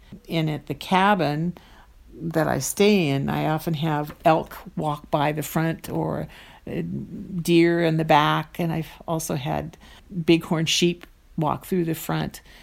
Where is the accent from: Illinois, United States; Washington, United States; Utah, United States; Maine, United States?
Washington, United States; Spokane; now in Portland, United States; Since I live in Portland, I have to get there, so I drive. It's a 14-hour drive. I usually stop in my hometown of Spokane in order to see friends